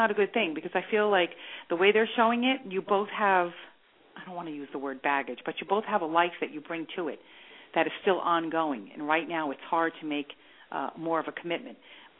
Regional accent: New Jersey, United States; You know I'm from New Jersey, right?

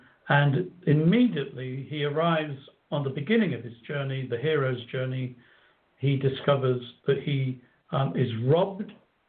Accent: Coventry, West Midlands, United Kingdom; I grew up in the English version of Detroit, by the way, and it's called okay. Coventry. It was the car manufacturing city of Britain.

